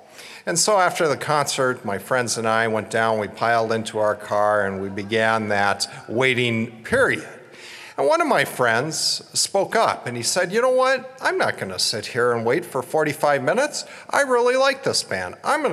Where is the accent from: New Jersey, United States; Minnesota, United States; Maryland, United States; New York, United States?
Minnesota, United States; Minneapolis; And of course, growing up in the Twin Cities, all these bands or singers from all over the country would certainly make a stop at the XL Center or the Target Center